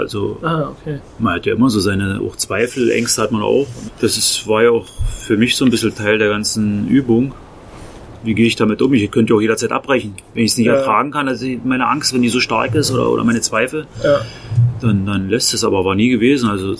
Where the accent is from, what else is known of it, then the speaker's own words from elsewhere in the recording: Spremberg, Brandenburg, Germany; born there; Deswegen komme ich dann auch durch Potsdam und gehe durch meine Geburtsstadt Spremberg in der Lausitz.